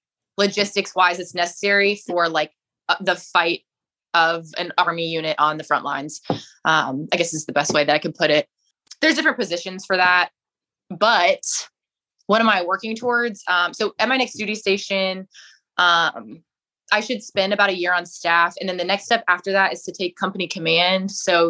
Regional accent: Augusta, Georgia, United States; Yeah, I grew up in Augusta, Georgia, which is how I know you, obviously.

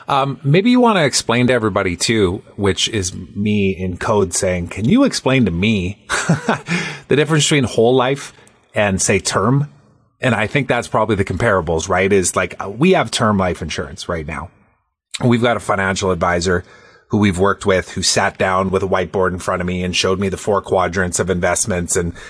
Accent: Canada; Whereas Canada is a little bit different. Like, we can go, and as long as we're not making income in Canada, then we don't have to pay tax on it.

